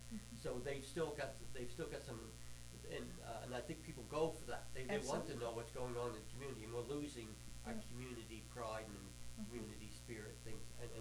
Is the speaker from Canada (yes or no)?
yes; Caledonia, Nova Scotia, Canada; And I remember growing up, I grew up in Caledonia